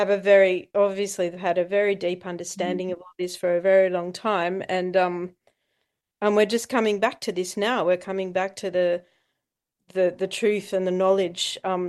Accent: Australia; I mean, as an Australian

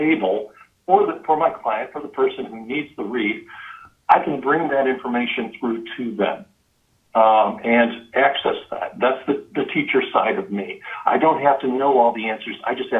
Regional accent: New York, United States; I do not speak Hebrew. I know some Yiddish from growing up in New York, but that's about as close as I get.

